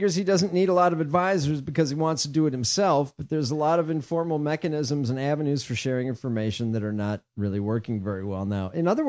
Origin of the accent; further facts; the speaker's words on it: Illinois, United States; So my home state of Illinois, joining the ranks of the adult states